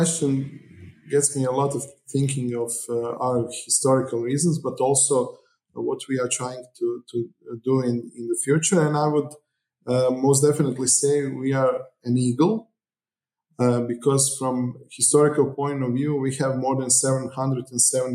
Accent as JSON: {"language": "English", "town": "Križevci", "region": "Koprivnica-Križevci County", "country": "Croatia", "tie": "born or raised there", "second_language": "English", "said": "Okay, so I'm to this day 38 years of age. I was born in Križevci, so practically all my life I am living here, except the years I was at the University of Zagreb."}